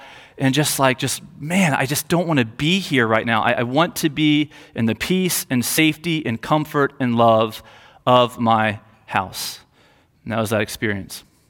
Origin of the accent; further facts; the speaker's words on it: Ohio, United States; when I was about 10, maybe 11 years old, growing up in Southwest Ohio